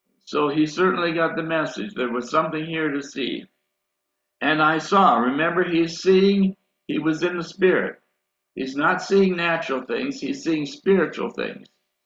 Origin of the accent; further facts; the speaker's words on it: United States; Now, where I grew up here in America, I was right at the edge of where horses were no longer being used in agriculture.